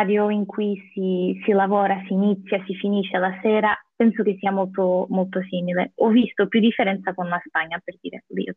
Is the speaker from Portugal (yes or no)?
yes; Portugal; Italian is a second language; now in Rome, Italy; che comunque forse un po' lo sono da portoghese